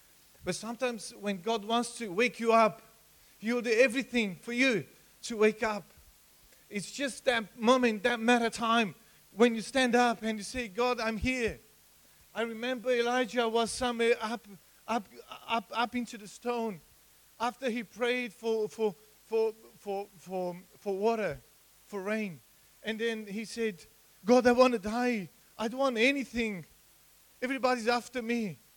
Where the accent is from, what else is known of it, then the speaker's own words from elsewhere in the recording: Romania; moved away; also born or lived in United Kingdom; Originally, I'm from Romania. I moved in the UK in 2007. Then I spent 12 years there. Then I moved here.